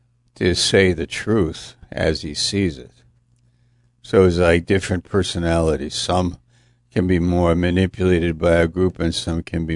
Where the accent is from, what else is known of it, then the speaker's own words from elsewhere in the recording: United States; I'm an American. I'm protected in the First Amendment regarding my freedom to exercise my religion.